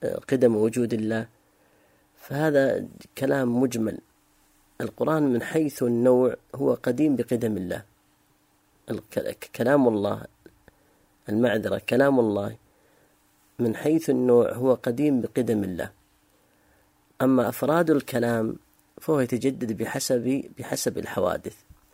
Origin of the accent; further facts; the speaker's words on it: Sudan; النظام عندنا في السودان يمنع أن يحول أحد الريالات من هنا فتسلم هناك ريالات